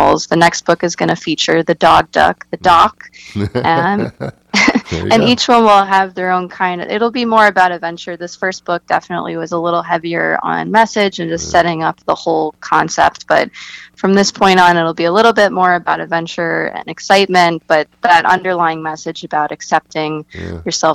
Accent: Budapest, Hungary; born or raised there

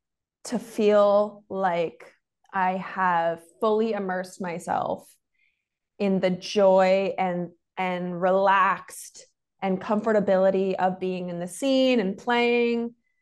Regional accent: Scottsdale, Arizona, United States; now in Los Angeles, United States; I grew up in Arizona, Scottsdale. There weren't a ton of like theater opportunities.

